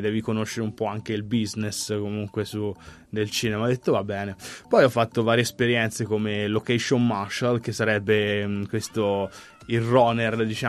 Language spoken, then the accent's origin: Italian; Arezzo, Tuscany, Italy; sono di Arezzo, volevo chiamarlo Aretium per fare un po' di latino